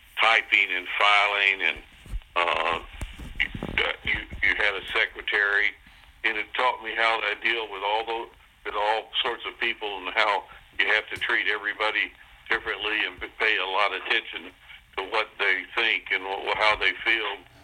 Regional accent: Texas, United States; And we moved every year. And at one time, I had been in 12 schools in 13 years. Wow. But we always considered ourselves Texans.

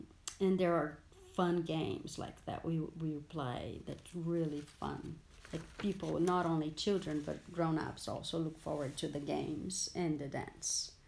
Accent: Minas Gerais, Brazil; moved away as an adult; now in San Francisco, United States; It's called Minas Gerais. It's a state that borders São Paulo to the north.

